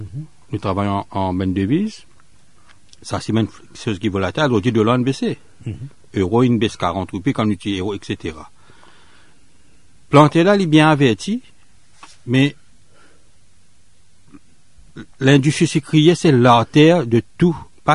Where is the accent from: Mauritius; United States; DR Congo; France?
Mauritius; quand je viens de Maurice.